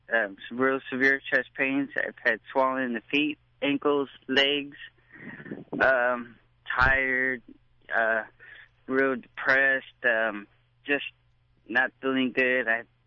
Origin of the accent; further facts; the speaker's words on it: Norwalk, California, United States; now in Bakersfield, United States; I'm from here in Norwalk, California, but I live in Bakersfield, California.